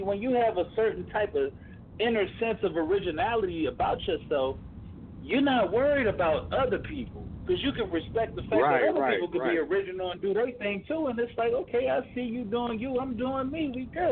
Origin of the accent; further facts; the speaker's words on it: Louisiana, United States; I'm not from the South, bro. From Louisiana, bro.